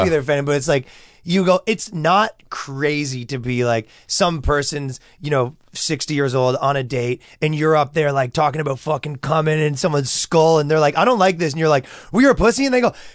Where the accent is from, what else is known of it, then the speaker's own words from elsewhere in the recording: Toronto, Ontario, Canada; Yeah, Toronto.